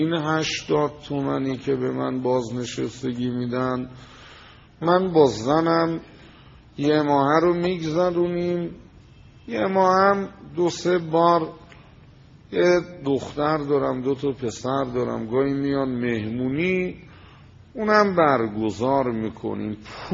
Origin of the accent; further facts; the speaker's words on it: Tehran, Tehran Province, Iran; گو اهل کجایی؟ تهران.